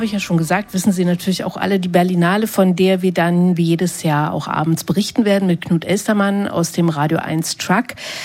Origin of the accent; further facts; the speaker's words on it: East Germany, Germany; Ich komme aus der DDR